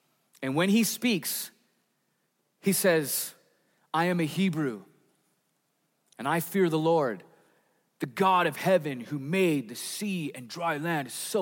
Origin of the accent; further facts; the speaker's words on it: Portland, United States; I'm from Portland. I'm an American and I'm a Christian.